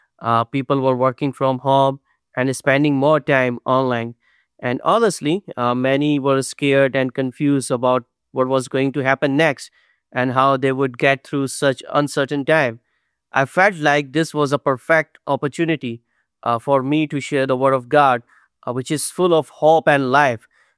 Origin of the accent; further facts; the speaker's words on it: Pakistan; and I'm from Pakistan.